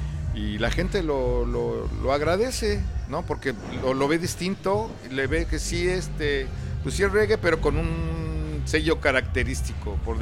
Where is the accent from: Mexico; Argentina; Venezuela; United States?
Mexico; a pesar de que somos mexicanos y no teníamos tanta cercanía